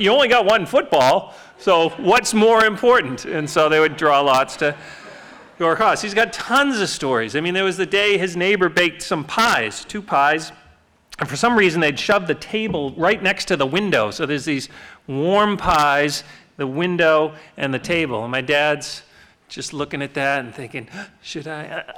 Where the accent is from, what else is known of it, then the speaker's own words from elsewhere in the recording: Dorchester, Massachusetts, United States; Another occupational hazard of growing up in Dorchester was when you had your one football and it went over the tee tracks